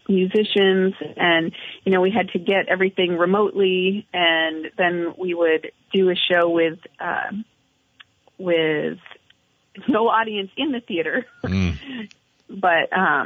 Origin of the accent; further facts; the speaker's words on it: White River, United States; also born or lived in Seattle; I grew up in White River, and then I went out to the West Coast. I lived in Seattle for about 15 years, and then moved back a couple of years ago.